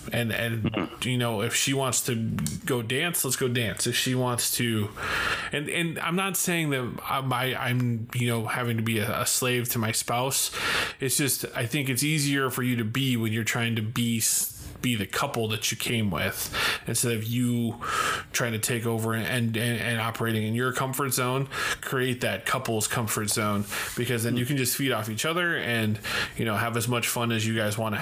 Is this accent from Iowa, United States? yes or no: yes; Muscatine, Iowa, United States; And I said, I was from Muscatine.